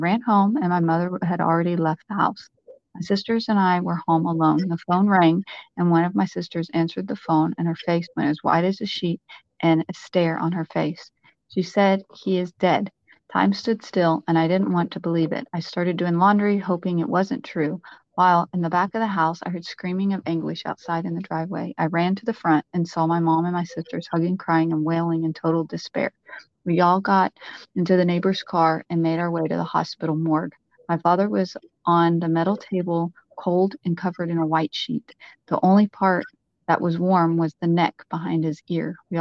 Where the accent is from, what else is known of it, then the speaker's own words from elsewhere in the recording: Conroe, Texas, United States; I am recording this interview over the phone in my hometown in Conroe, Texas.